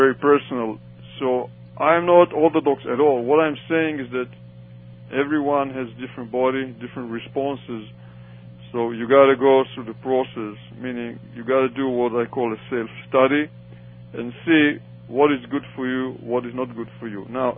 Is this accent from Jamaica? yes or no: no; Israel; moved away as an adult; now in United States; I went through the training back in Israel right before we came here. We came from Israel, my wife and I, in June '89.